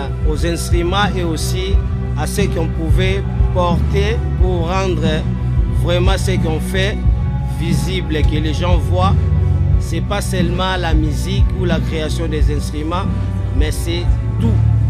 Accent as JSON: {"language": "French", "region": "Kinshasa", "country": "DR Congo", "said": "Parce que nous, il y a, chez nous à Kinshasa ou au Congo, en Afrique"}